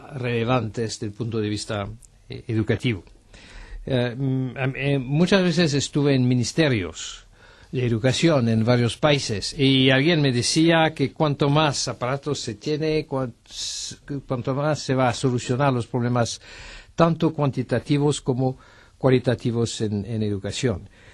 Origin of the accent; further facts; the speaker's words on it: France; El primero fue en mi país, en Francia, en los años 80